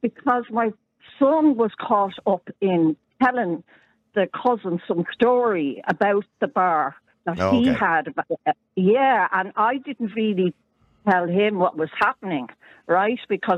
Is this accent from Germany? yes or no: no; Ireland; And I just think we as Irish people, we're not dog friendly.